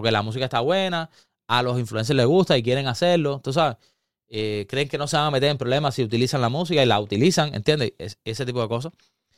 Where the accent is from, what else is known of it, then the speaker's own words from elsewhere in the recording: Miami, Florida, United States; yo soy de aquí de Miami